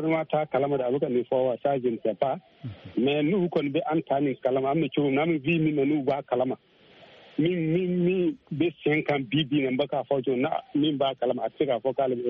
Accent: Mali; on est des Maliens musulmans, on est des Balibans

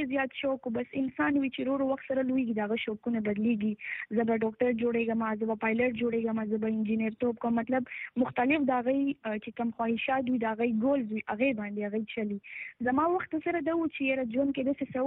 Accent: Peshawar, Khyber Pakhtunkhwa, Pakistan; زه بیسیکلی هم د پېښور یم د پېښور سره تعلق لرم او د عبدری کلی یم

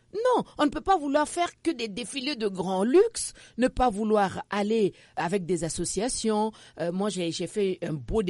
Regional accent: Mali; chez moi au Mali

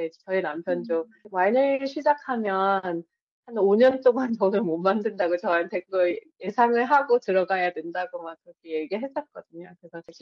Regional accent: United States; 근데 저희가 이제 코리안 아메리칸으로서 저희가 좋아하는 분야에서 이렇게 뛰어들고 용기를 내고

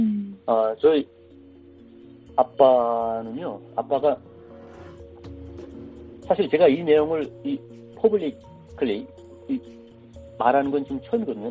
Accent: North Korea; 제 고향이 일단 북한에서 큰 도시였는데

